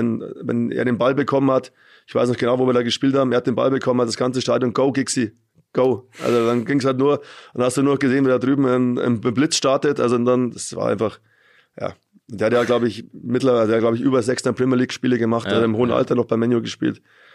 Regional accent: Munich, Bavaria, Germany; Ich bin 10 Minuten im Olympiastadion aufgewachsen, bist der einzige Münchner auf dem Platz zu dem Zeitpunkt.

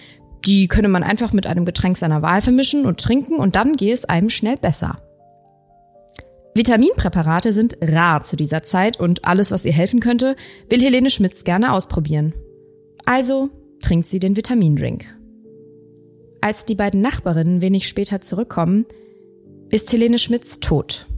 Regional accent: Cologne, North Rhine-Westphalia, Germany; ich komme aus Köln, deswegen freue ich mich sehr, dass es heute in Köln spielt.

